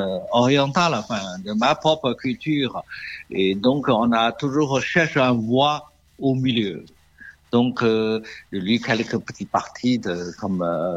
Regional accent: China; French is a second language

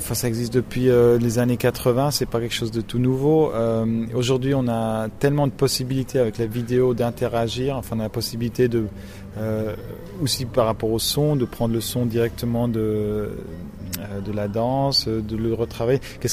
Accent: German-speaking Switzerland, Switzerland; French is a second language; Moi, personnellement, je suis suisse. Enfin, je viens Suisse-Allemagne. Enfin, je parle 2 langues, suisse, le français et l'allemand.

